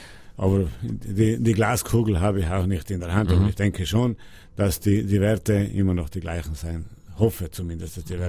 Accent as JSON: {"language": "German", "region": "Trentino-Alto Adige", "country": "Italy", "tie": "born or raised there", "said": "mein Heimatland"}